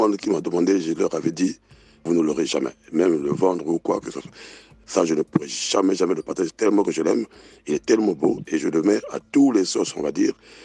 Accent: Republic of the Congo; Et quand j'étais en Afrique, chez moi au Congo-Brazzaville en 2019

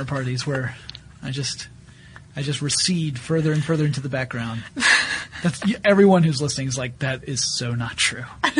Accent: the South, United States; because, I'm a Southerner, and I was lost in New York City.

